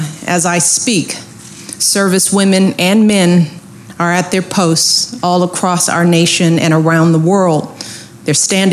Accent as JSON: {"language": "English", "region": "Illinois", "country": "United States", "tie": "born or raised there", "said": "and my hometown Congressperson Jan Schakowsky. I also have to recognize someone else from home"}